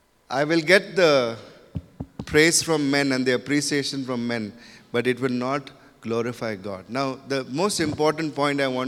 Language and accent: English; Mumbai, Maharashtra, India; born there; I was born in Bombay city. That time it was called Bombay.